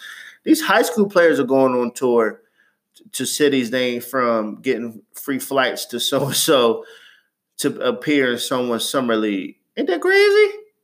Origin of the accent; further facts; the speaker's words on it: Ohio, United States; I'm from Ohio, where high school sports are very important.